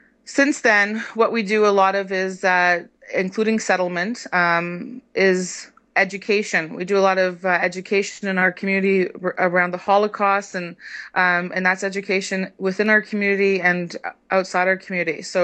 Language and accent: English; Canada; born there; Being Canadian born, there's just this vast, vast difference of experience.